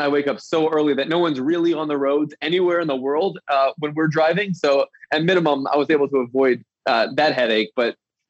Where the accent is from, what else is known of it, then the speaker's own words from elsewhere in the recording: Baltimore, Maryland, United States; you're probably not surprised to hear that growing up in Baltimore